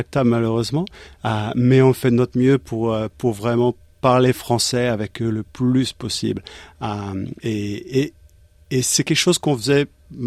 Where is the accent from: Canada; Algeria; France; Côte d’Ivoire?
France; Brittany; Moi, je suis de Bretagne. Donc tout ce qui est soupe de poisson, fruits de mer, tout ça, j'adore.